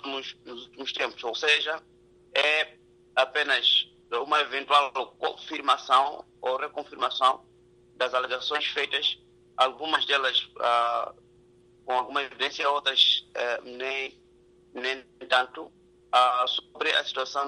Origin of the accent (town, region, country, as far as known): Mozambique